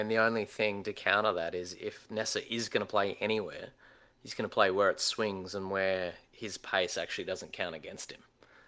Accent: Australia; So, I mean, as an Australian fan, this, I'm not going to lie, it's thrown me into a little bit of a tailspin.

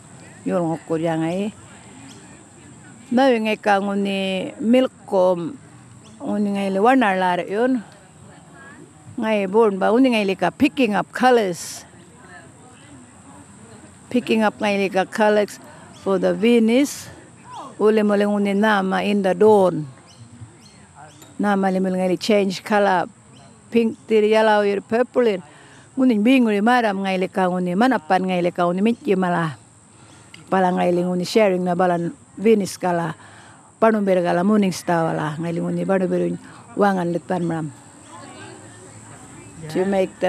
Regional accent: Galiwinku, Northern Territory, Australia; English is a second language; I'm from Galiwinpu, but I live most of the time in the homelands, which is called Nyinyike. I speak my mother language, and it's Jabarpingu, and it's Tuwal.

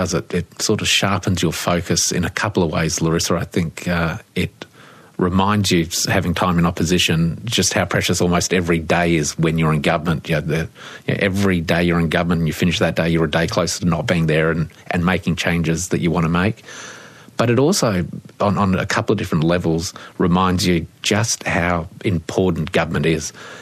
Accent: Mount Gambier, South Australia, Australia; growing up in Mount Gambier.

